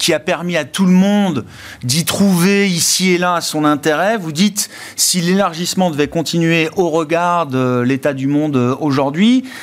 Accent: France; En tant que Français, on est chargé de France.

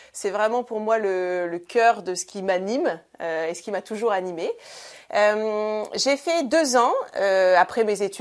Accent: Hazebrouck, Hauts-de-France, France; Je viens de Hazebrouck, qui est une petite ville de Flandre, entre Lille et Dunkerque.

